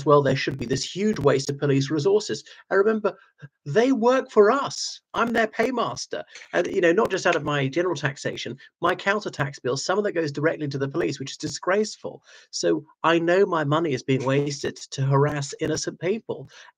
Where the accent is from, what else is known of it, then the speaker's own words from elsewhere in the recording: Ireland; from Ireland.